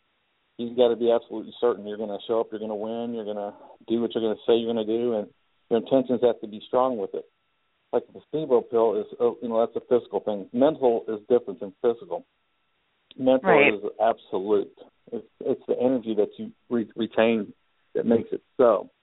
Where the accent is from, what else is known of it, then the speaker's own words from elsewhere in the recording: California, United States; Okay. I'm originally from California.